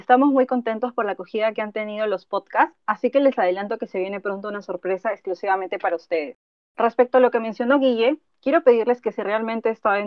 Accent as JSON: {"language": "Spanish", "country": "Peru", "said": "Recuerden que como peruanos tenemos el deber de concientizar a nuestras familias"}